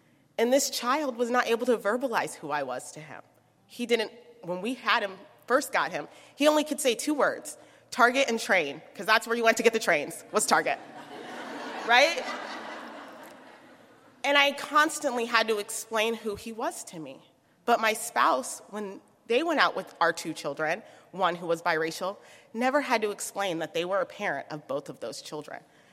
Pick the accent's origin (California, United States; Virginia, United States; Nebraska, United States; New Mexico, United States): Nebraska, United States; Omaha; I'm from Omaha, Nebraska